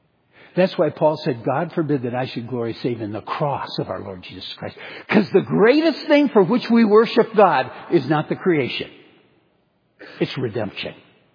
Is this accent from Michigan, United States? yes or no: yes; Michigan, United States; And I say, well, I'm a pastor from Michigan.